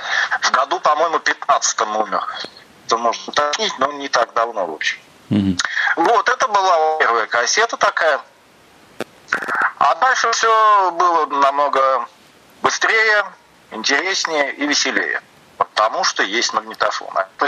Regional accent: Tolyatti, Samara Oblast, Russia; Это уроженец моего родного города Тольятти.

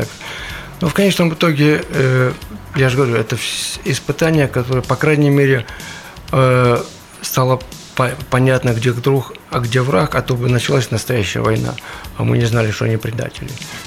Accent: Kharkiv, Kharkiv Oblast, Ukraine; я родом из Харькова, это вот все мои предки, это была Малороссия.

